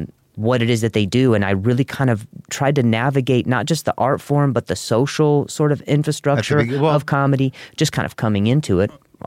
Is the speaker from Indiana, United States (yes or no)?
yes; Indianapolis, Indiana, United States; I grew up in Indianapolis.